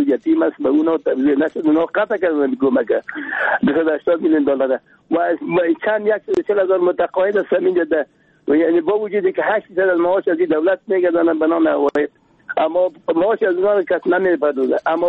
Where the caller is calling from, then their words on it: Kabul, Afghanistan; گفتم که از کابل هستم.